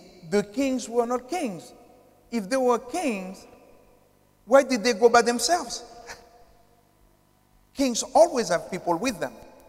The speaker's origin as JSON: {"language": "English", "country": "Haiti", "second_language": "English", "said": "And this is why people ask why Haiti is the way it is, because we are not British subjects."}